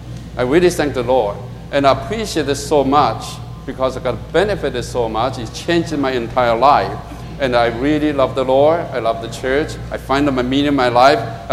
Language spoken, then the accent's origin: English; California, United States; I came from California, never driven in the snow.